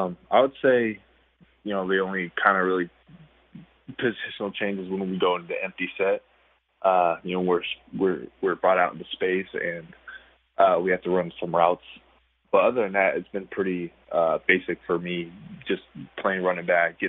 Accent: Portland, Oregon, United States; I'm from Oregon. I'm from Portland. So I grew up watching those guys.

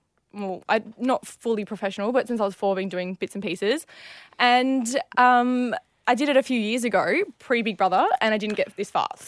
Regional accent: Australia; Yeah, I am part Aboriginal, Malaysian, Chinese and English Australian.

